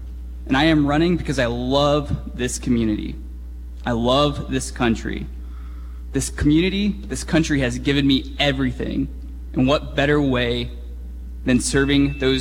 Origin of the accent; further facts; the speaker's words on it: Arlington, United States; I grew up in Arlington. I'm a proud Arlington Red Devil.